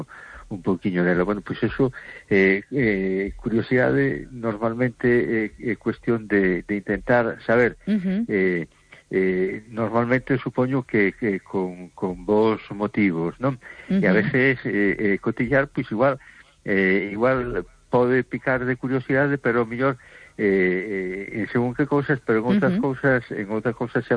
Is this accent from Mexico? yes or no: no; A Coruña, Galicia, Spain; de Coruña.